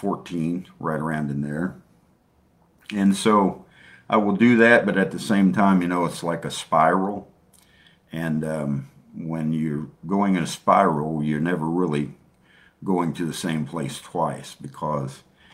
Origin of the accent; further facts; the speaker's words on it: United States; I'm from the United States, and I've been all over the world.